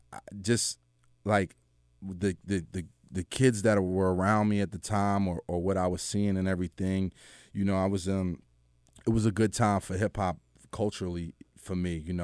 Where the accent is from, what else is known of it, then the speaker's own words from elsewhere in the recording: Philadelphia, Pennsylvania, United States; he was from Philly, I was from Philly